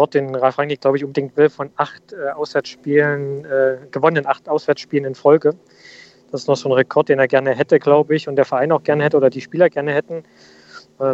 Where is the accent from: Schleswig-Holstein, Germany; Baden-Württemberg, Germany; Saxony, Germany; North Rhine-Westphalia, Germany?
Saxony, Germany; Leipzig; Aber man beobachtet das schon als Leipziger.